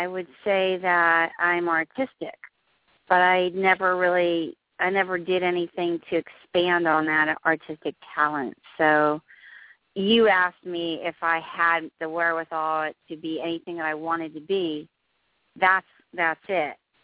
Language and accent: English; New Jersey, United States; New Jersey